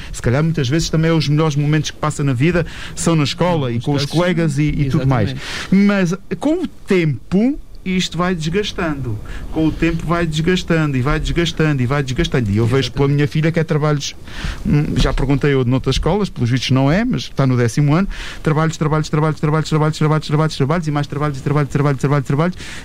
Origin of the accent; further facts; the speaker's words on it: Portugal; nós, enquanto portugueses, enquanto sociedade